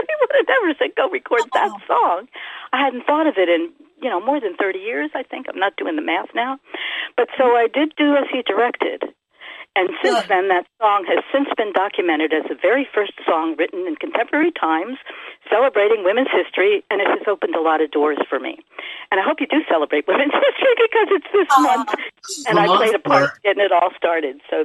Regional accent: East Coast, United States; so I'm on the West Coast. I grew up on the East Coast. And my mother died when I was 9. My father died when I was 16.

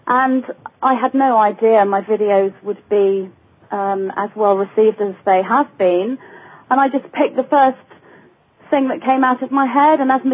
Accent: England, United Kingdom; accent: English; I do have quite a few tell me they like my English accent, and I simply love the American accent.

